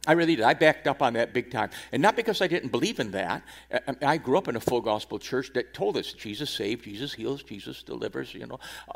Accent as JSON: {"language": "English", "town": "Niagara Falls", "region": "New York", "country": "United States", "tie": "born or raised there", "said": "I was raised in Niagara Falls."}